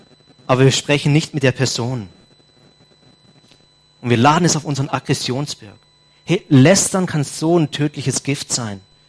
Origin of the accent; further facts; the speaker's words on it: Papua New Guinea; Wir sind ja als Missionarsfamilie in Papua-Neuguinea aufgewachsen